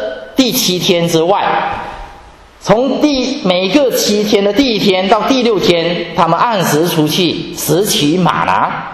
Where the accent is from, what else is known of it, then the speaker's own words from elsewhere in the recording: Guangdong, China; 如果你们的家乡像我们的家乡广东一样沿着海边，然后呢海边都是山，然后那些土地都是面积狭小的